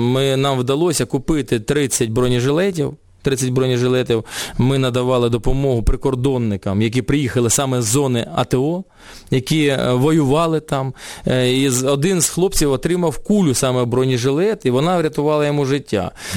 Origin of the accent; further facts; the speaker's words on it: Luhansk, Luhansk Oblast, Ukraine; спілкуюся українською мовою на західній країні, вони здивовані, що я з Луганська.